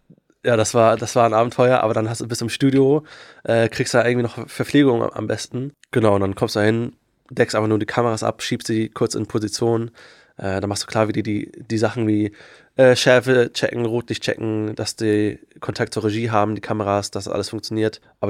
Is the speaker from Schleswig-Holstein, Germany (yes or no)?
yes; Kiel, Schleswig-Holstein, Germany; Jo, ich bin Holstein Kiel-Fan. Ich bin geborener Kieler und komme auch aus Kiel.